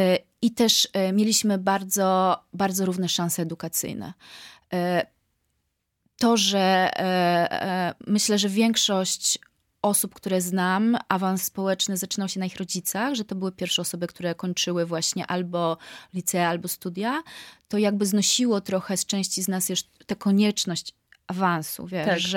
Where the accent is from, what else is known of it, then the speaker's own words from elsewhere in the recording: Jaworzno, Silesian Voivodeship, Poland; zostałam w mojej rodzinnej miejscowości w Jaworznie i nie czuję, że to mnie ograniczyło.